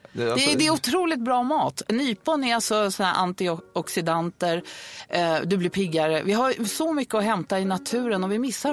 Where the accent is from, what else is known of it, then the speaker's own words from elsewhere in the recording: Stockholm, Stockholm County, Sweden; born there; jag är född på Södermalm i Stockholm